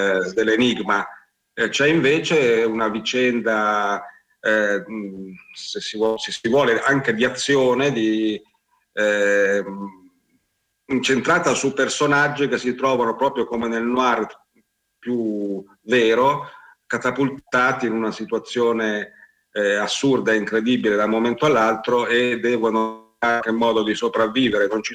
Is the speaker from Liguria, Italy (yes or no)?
yes; Genoa, Liguria, Italy; now in Rome, Italy; Io sono originario di Genova, ma vivo a Roma e dintorni da più di mezzo secolo